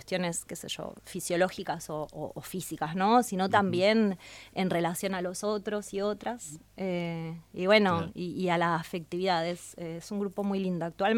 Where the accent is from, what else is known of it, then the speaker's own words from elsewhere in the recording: Paraná, Entre Ríos, Argentina; also born or lived in Santa Rosa de Calchines; lo empecé en Paraná, porque yo soy de Paraná, luego cuando me fui a ir a Santa Rosa de Calchines lo continué allá